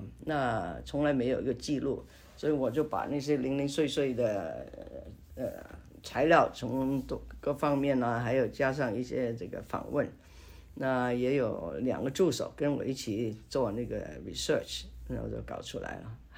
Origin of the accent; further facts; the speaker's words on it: Hong Kong; accent: Hong Kong Mandarin; 不好意思啊，我的港普，我希望你讲得清楚。